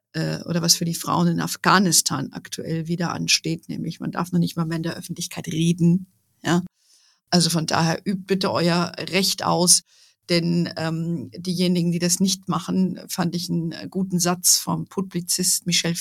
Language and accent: German; Hesse, Germany; in meiner alten Heimat in Hessen